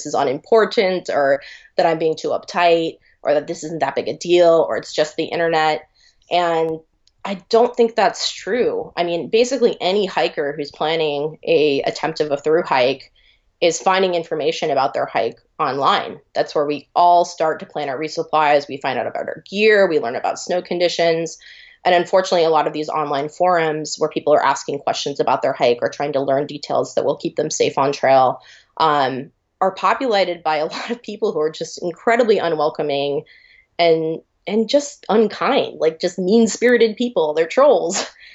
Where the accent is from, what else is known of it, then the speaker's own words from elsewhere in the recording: California, United States; I'm from the San Francisco Bay Area.